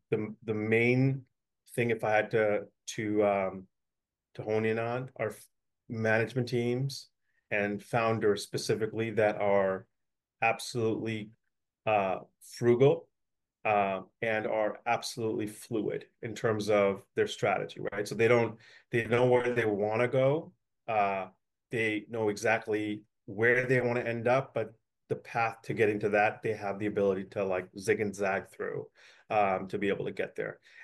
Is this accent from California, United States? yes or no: yes; California, United States; I grew up in the Bay Area, right? And my background, having left the Bay Area to go to college